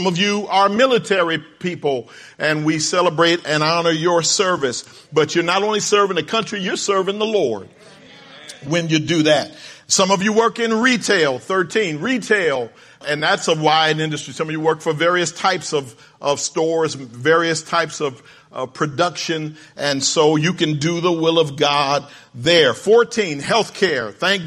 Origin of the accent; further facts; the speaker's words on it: Philadelphia, Pennsylvania, United States; born there; He was born in New York. I was born in Philadelphia. I didn't meet him until I was here pastoring.